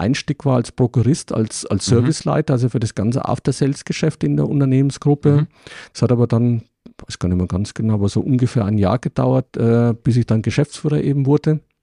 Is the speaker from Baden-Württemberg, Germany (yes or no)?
no; Würzburg, Bavaria, Germany; also born or lived in Munich / Nuremberg; Ich komme aus Würzburg. Bin dann Anfang 2000 mit meiner Familie, damals Frau und Tochter, nach München gezogen. Dann kam in München in Dachau wohnend unser Sohn auf die Welt. Ja. Drei Jahre später sind wir nach Nürnberg gezogen